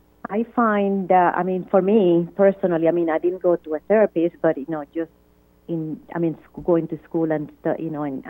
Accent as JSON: {"language": "English", "country": "Dominican Republic", "moved": "yes", "said": "let's say I'm from, you know, from the islands, I'm from the Dominican Republic, I was born."}